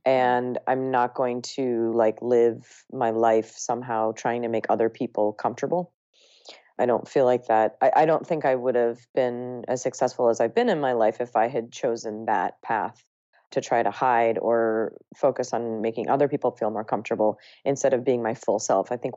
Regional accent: Ohio, United States; And then I also ate pizza and hamburgers growing up in Ohio.

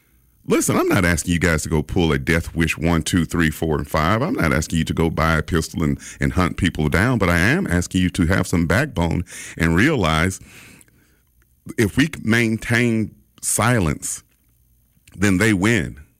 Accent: Mobile, Alabama, United States; This is not the Mobile I grew up in 1971 in Hillsdale. We had no fear of being shot.

